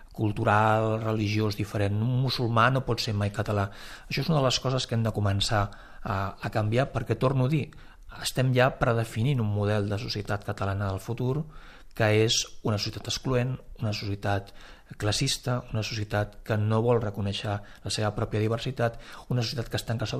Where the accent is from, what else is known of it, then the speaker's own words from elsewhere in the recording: Catalonia, Spain; perquè moltes vegades som nosaltres, des de Catalunya, la societat catalana, la que rebutja els processos d'integració de les persones nouvingudes